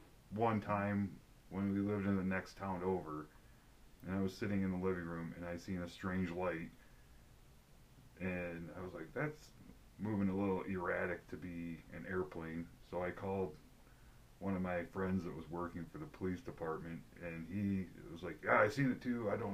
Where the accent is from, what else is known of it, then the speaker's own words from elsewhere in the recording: Michigan, United States; now in Nebraska, United States; Yep, I'm from the city originally, and then I was probably 11. We moved to a very rural area in Michigan, but.